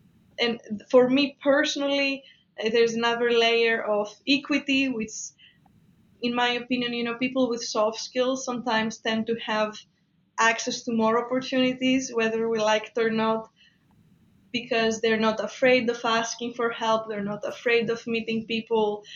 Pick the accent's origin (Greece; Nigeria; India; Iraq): Greece; moved away as an adult; now in United States; I'm from Greece, so I've been living in the US for 7 years now